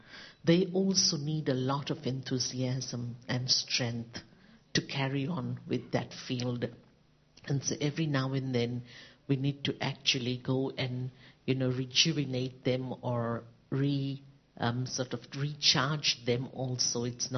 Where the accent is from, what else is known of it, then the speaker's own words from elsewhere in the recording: Kenya; from Kenya, Africa